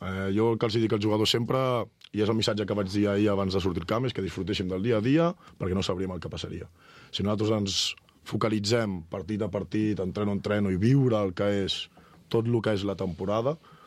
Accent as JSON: {"language": "Catalan", "town": "La Granada", "region": "Catalonia", "country": "Spain", "said": "Jo sóc de la Granada del Penedès."}